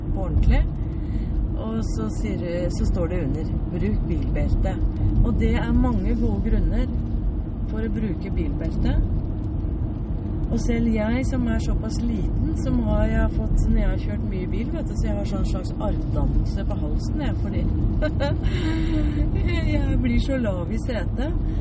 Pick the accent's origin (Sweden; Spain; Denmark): Spain; Norwegian is a second language; now in Norway; Jeg kommer jo fra Spania, men det jo som å komme rett inn i jungelen når man kommer til Norge.